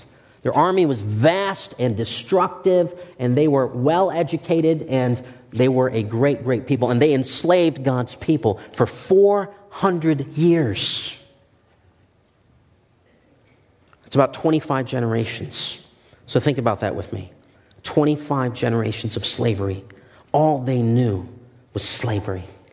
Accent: Sri Lanka; My ethnicity, I'm from Sri Lanka

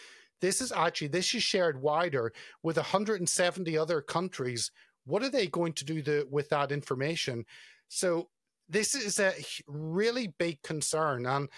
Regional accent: United Kingdom; Again, as a Brit, I sit back and think, if the UK government was telling me we've got a terrorism website and you need to register with it, why is this needed?

